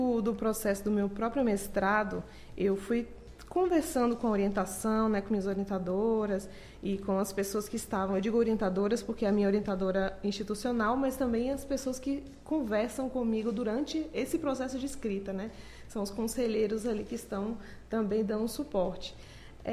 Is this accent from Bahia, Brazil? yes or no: yes; Vitória da Conquista, Bahia, Brazil; eu comecei a fazer teatro aqui em Vitória da Conquista. Eu sou daqui de Conquista, inclusive.